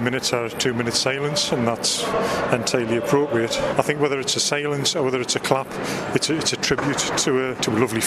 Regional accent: Newcastle upon Tyne, North East England, United Kingdom; I'm from Fenham, just in the west end of Newcastle.

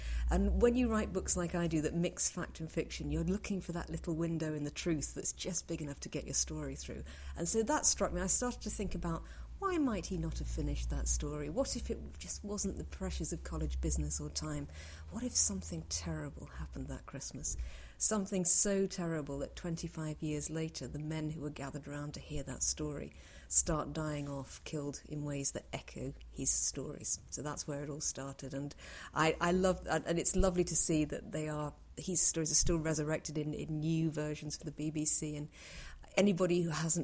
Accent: Bury St Edmunds, East of England, United Kingdom; I come from Bury St Edmunds in Suffolk, which was a place that's very close to where he grew up.

